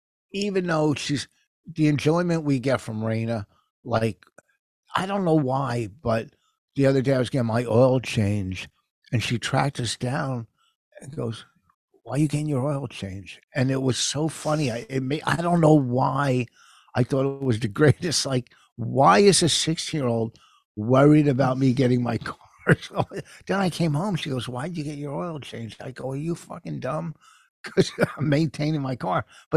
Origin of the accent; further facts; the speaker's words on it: Pennsylvania, United States; Next week, next Friday, when I'm, so many people from my hometown are going to be there. So many people I grew up with.